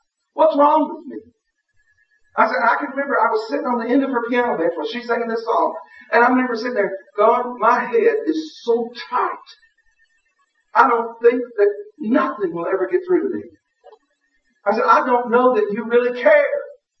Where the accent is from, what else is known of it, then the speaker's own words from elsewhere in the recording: Nashville, Tennessee, United States; as I told you, I grew up in Nashville, Tennessee.